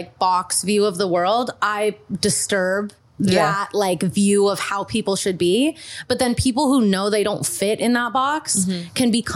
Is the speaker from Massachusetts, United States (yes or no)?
no; Montana, United States; I know that my hometown in Montana knows, and I know that people in London know.